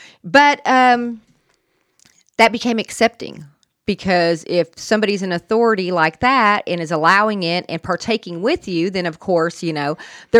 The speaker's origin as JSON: {"language": "English", "town": "New York City", "region": "New York", "country": "United States", "tie": "born there", "said": "For myself, I'm half Cuban and I'm half Comanche, and I was born in New York City."}